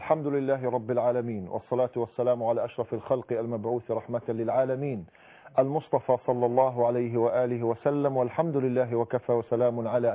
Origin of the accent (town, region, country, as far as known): Egypt